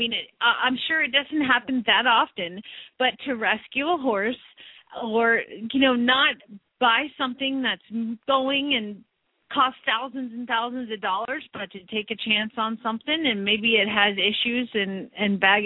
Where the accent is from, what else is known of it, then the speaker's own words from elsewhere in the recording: the South, United States; I grew up in the South